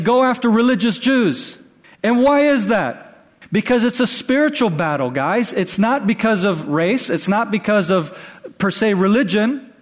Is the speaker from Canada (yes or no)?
no; Israel; accent: Israeli; I can speak in with the Israeli accent, if that helps you. But that's what I learned when I grew up here in Israel.